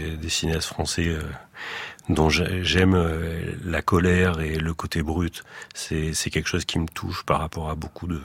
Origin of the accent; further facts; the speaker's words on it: Marseille, Provence-Alpes-Côte d'Azur, France; une ville portuaire, qui ressemble à ma ville natale, Marseille.